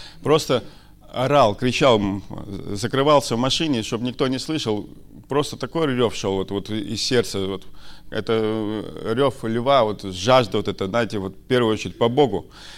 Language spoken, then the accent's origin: Russian; Jelgava, Latvia; now in England, United Kingdom; Я сам из Латвии, из города Илгавы.